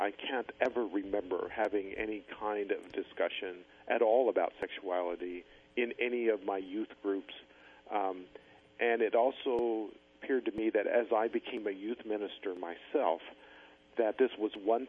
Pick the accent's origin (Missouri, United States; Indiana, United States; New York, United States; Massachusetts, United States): Missouri, United States; But as I sort of began to see a wider world beyond where I grew up in Missouri about religion